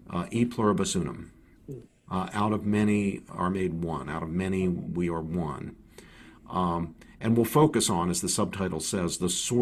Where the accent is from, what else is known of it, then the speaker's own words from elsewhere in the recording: West Virginia, United States; I grew up in West Virginia around people who were descended from the Scots-Irish and from the English.